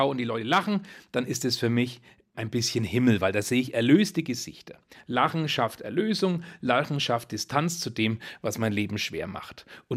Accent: Bayreuth, Bavaria, Germany; now in Nuremberg, Germany; Der Mittelfranke ist ja im Vergleich zum Oberfranken der Südländer und das merkt man schon auch am Temperament. Wir Oberfranken, wir sagen ja

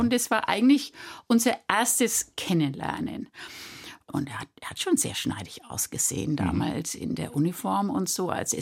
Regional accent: Nuremberg, Bavaria, Germany; ich bin geboren natürlich im Mater-Maria-Krankenhaus, deswegen war ich eine gebürtige Nürnbergerin.

